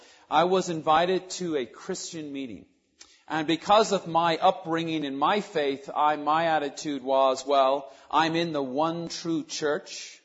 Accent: Dublin, Leinster, Ireland; moved away as an adult; I'm actually from, not from here originally, I'm from Dublin, Ireland. I grew up in Ireland, went to high school there, went to college there, got saved there.

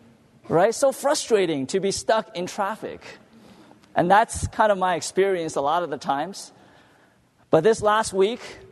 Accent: Diamond Bar, California, United States; I'm from Diamond Bar. By the way … I have to drive from Diamond Bar to Anaheim.

